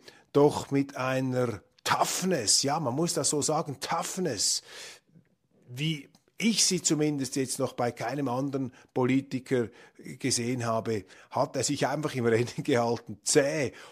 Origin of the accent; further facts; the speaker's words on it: Switzerland; Ich meine, das muss man als Schweizer zur Kenntnis nehmen.